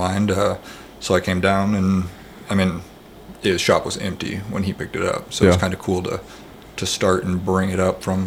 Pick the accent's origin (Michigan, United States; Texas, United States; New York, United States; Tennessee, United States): Michigan, United States; Lawrence; I'm from this very small town called Lawrence. Nobody's ever heard of it.